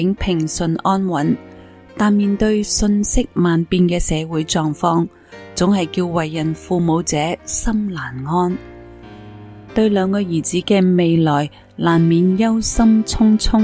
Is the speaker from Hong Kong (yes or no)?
yes; Hong Kong; 我和我先生都是土生土长的香港人，30多年来在这个熟悉的地方生活